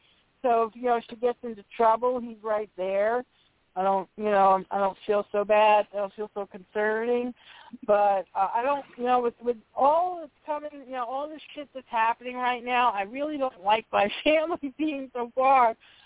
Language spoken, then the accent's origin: English; New York, United States; But I grew up on Long Island.